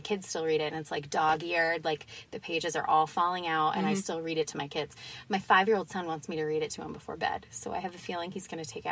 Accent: Danvers, Massachusetts, United States; also born or lived in Salem; I'm from Danvers. I was mostly born and raised here. I did live in Salem for a long time.

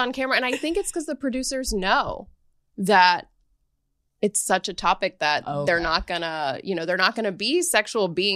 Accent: Gujarat, India; You have to like be from the same community as me. So I'm Gujarati Indian.

